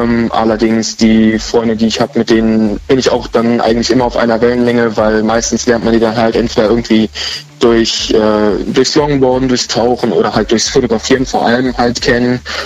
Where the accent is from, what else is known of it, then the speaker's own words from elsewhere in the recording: Recklinghausen, North Rhine-Westphalia, Germany; born there; now in Beuren, Germany; Ich komme im Moment aus Beuren, aber gebürtig eigentlich aus Recklinghausen, mitten im Herzen von NRW.